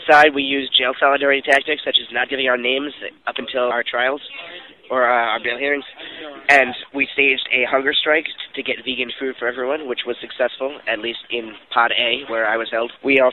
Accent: Baltimore, Maryland, United States; I'm from Baltimore

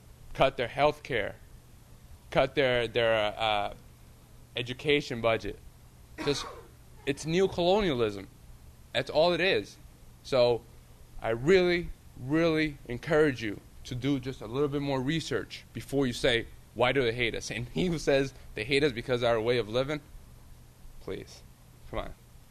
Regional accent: Colombia; I come from Colombia. Huh? In my own country, there's so many misinformed people

